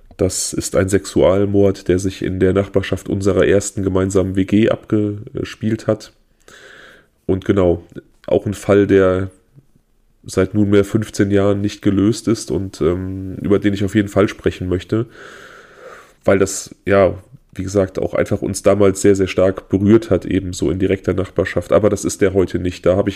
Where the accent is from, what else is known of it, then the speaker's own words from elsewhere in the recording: Siegen, North Rhine-Westphalia, Germany; Wir kommen aus Nordrhein-Westfalen, genauer gesagt aus dem Siegerland, Siegen, eine ja, kleine Großstadt, etwas über 100.000 Einwohner, Universitätsstadt